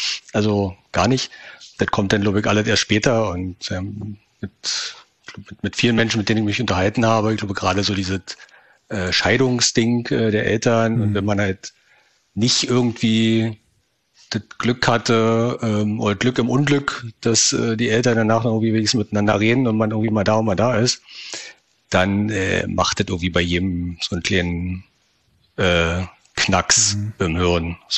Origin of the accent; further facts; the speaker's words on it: Fürstenwalde, Brandenburg, Germany; also born or lived in Rüdersdorf; Und bin dann die nächsten 22,5 Jahre in Fürstenwalde aufgewachsen. Das liegt genau auf der Hälfte zwischen Berlin und Frankfurt, oder? Mhm. Auch in Brandenburg.